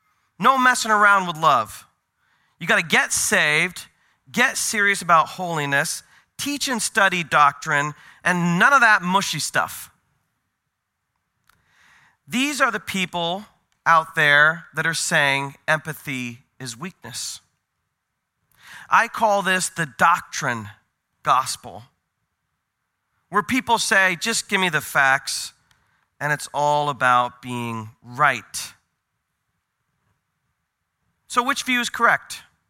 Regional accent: Portland, Oregon, United States; because I'm from Portland, Oregon.

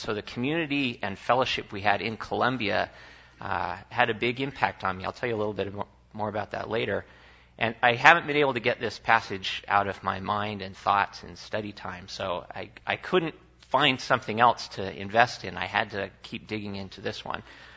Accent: California, United States; I grew up in Southern California. My parents dragged me to a Presbyterian church very faithfully

